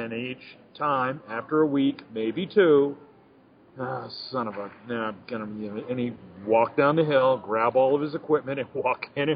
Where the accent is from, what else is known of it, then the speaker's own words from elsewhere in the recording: Maine, United States; It reminds me of growing up in Maine where you had to work and move and lift and haul and chuck this and that.